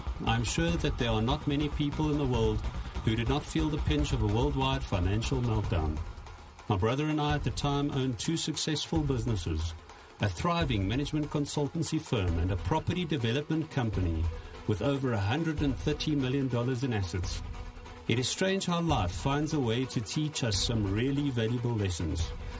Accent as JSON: {"language": "English", "town": "Johannesburg", "region": "Gauteng", "country": "South Africa", "tie": "born or raised there", "said": "I would most definitely take a ride back in time to my hometown of Johannesburg."}